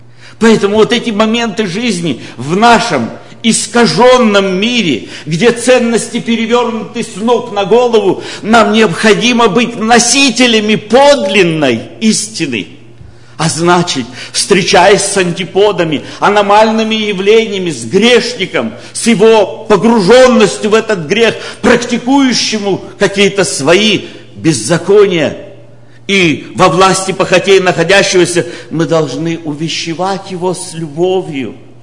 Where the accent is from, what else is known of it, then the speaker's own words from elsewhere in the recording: Ukraine; ну я же украинец.